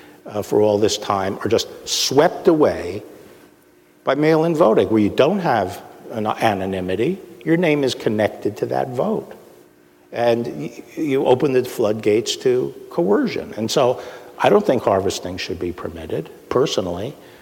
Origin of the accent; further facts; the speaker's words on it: New York City, New York, United States; growing up on the Upper West Side in Bella Abzug's district in New York. We lived in Columbia University housing, which was great housing overlooking the Hudson River and stuff